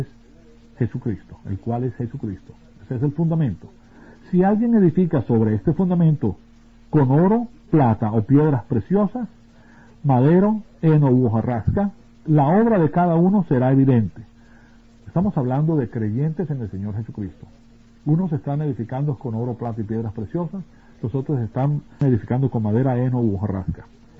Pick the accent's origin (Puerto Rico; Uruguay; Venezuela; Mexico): Venezuela; also born or lived in Bolivia; ustedes saben que yo me crié en Venezuela y tuve un año en Bolivia.